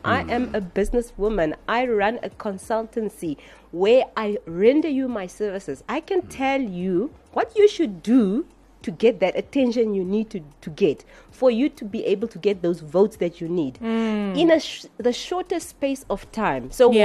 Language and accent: English; Oranjemund, Karas Region, Namibia; I grew up in Oranjemund